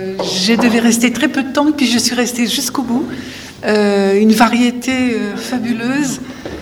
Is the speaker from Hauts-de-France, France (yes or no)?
yes; Hauts-de-France, France; je suis originaire du Nord. Je suis née pas très loin